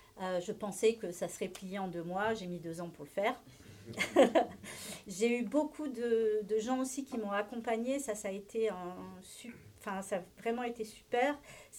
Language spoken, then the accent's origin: French; Aurillac, Auvergne-Rhône-Alpes, France; born there; moi je suis née à Aurillac, donc je suis originaire de là-bas.